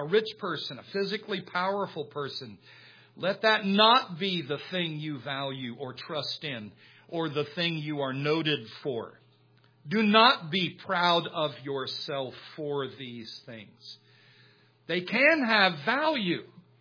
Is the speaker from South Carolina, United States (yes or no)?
yes; South Carolina, United States; By the way, I'm from South Carolina, and we had an agricultural school called Clemson University.